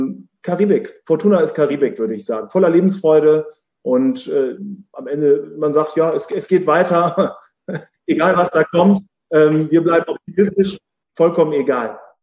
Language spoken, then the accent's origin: German; Lower Saxony, Germany; born there; Als Gebürtiger Ostfriese kann ich das nur bestätigen.